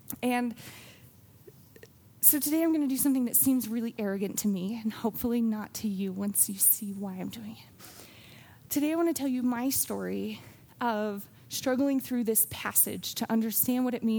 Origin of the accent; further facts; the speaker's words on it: Wyoming, United States; So I grew up in Wyoming. This is important to help you understand my story here. For most of my life, I've been here in Wyoming, not in Laramie, but in Wyoming.